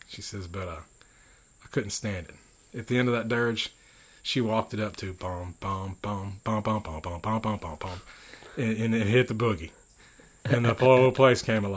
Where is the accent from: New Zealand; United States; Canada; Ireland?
United States; Philadelphia, Mississippi; born there; also born or lived in Goose Creek, United States / Washington, United States; Yeah, in part. I mean, I was born here in Philadelphia, Mississippi. My youth, I traveled around with my parents.